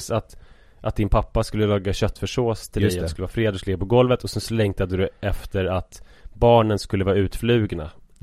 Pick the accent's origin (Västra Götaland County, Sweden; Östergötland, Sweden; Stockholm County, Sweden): Stockholm County, Sweden; Stuvsta; Segeltorp leder ju bort till Stuvsta där jag växte upp.